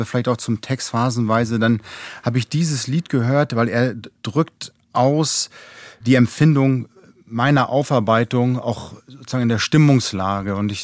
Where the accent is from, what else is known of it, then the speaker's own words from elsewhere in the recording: Northern Germany, Germany; Ich bin Norddeutscher, da redet man sowieso nicht allzu viel und allzu gerne